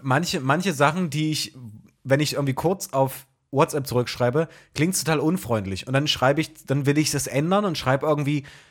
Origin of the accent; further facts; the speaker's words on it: Wolfen, Saxony-Anhalt, Germany; Wir kommen aus Wolfen.